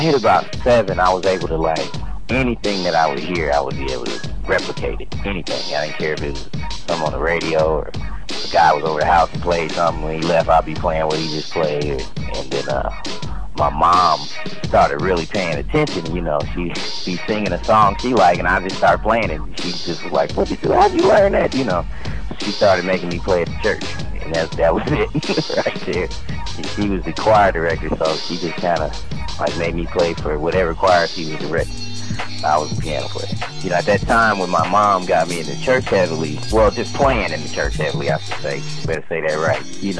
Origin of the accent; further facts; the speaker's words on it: Topeka, Kansas, United States; I was born and raised in Topeka, Kansas. Not too far from Kansas City, about an hour out.